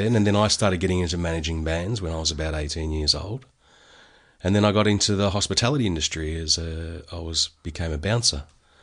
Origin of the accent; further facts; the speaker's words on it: Melbourne, Victoria, Australia; Grew up in the northern suburbs of Melbourne, around the, you know, Broadmeadows, Coburg, Pascavale area. Yeah, it was pretty tough, but it was fun.